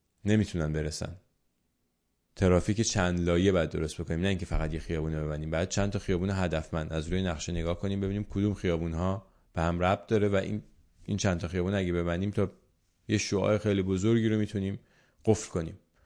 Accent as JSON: {"language": "Persian", "country": "Iran", "said": "ما ایرانی هستیم و برای ایران بعد از جمهوری اسلامی بگذاریم."}